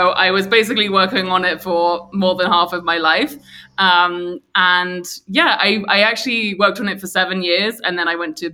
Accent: London, United Kingdom; growing up in London.

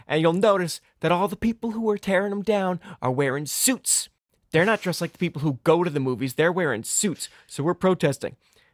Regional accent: Hazlet, New Jersey, United States; I love growing up in Hazlitt. I really love that town.

